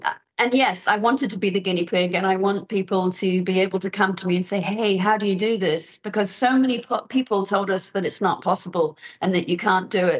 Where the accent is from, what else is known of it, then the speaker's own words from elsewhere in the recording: Northern Ireland, United Kingdom; I grew up in Northern Ireland